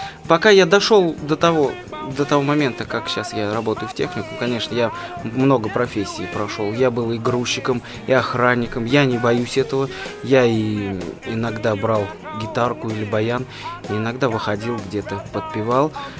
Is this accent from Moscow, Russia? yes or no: no; Rtishchevo, Saratov Oblast, Russia; Начнем с того, что мне 34 года. Родился я в Саратовской области, город Ртищево.